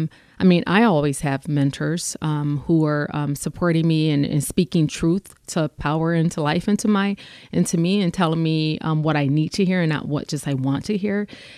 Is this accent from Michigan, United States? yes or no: yes; Detroit, Michigan, United States; If anybody knows, I will tell them I'm from Detroit.